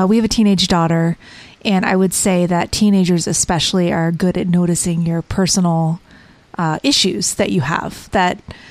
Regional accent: Florida, United States; So I grew up in Florida, and we actually had a small sinkhole that opened up in our backyard.

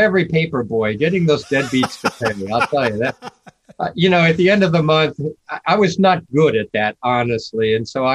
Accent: Hood River, Oregon, United States; Those were the years I spent in Hood River, Oregon.

